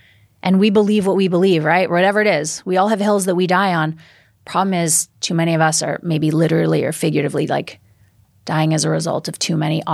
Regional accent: Canada; now in United States; I mean, I'm also a Canadian Jew, right? So living in America, right?

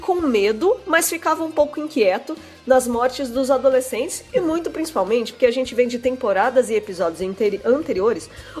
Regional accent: Varjota, Ceará, Brazil; tenho 22 anos e sou de Varjota, interior do Ceará.

